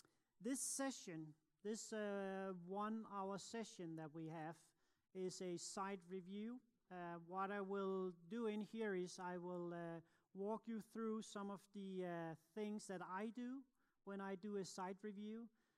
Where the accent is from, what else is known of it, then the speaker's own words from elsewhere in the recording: Copenhagen, Capital Region of Denmark, Denmark; I'm from Copenhagen in Denmark